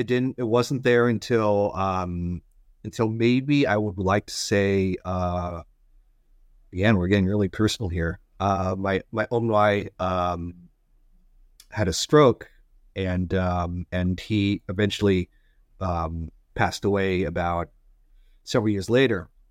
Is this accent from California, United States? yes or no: yes; Irvine, California, United States; I live in Irvine. I grew up in Irvine. Irvine is, it is very Asian these days